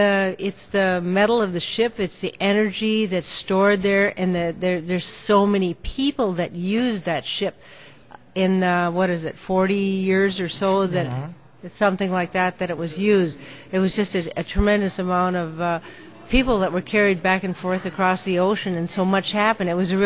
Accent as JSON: {"language": "English", "region": "North Dakota", "country": "United States", "tie": "born or raised there", "said": "Well, I grew up in North Dakota on a farm. It was a very lonely environment"}